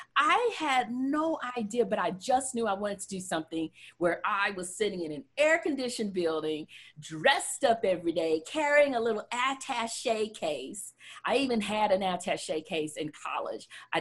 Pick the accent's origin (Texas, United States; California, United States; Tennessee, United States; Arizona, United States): Texas, United States; It was even more important growing up as a kid. I grew up in Southeast Texas, where it's hot and humid.